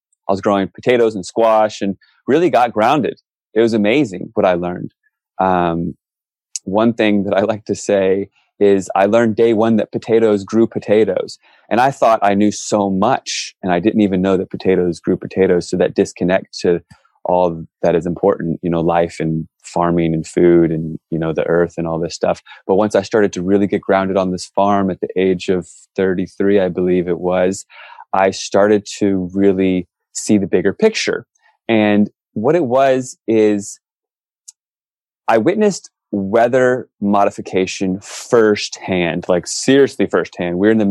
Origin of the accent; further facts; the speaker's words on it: Virginia, United States; I grew up in Virginia and then I eventually made it to California.